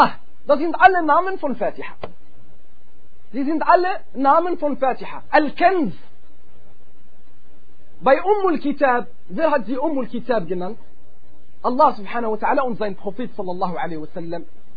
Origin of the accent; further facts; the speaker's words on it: East Germany, Germany; ich komme aus Ostdeutschland